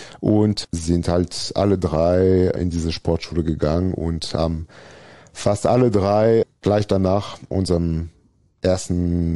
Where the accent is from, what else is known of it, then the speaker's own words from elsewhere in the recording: Valence, Auvergne-Rhône-Alpes, France; German is a second language; Also ich groß gewachsen bin ich mal im Süden von Valence, da wo ich geboren bin.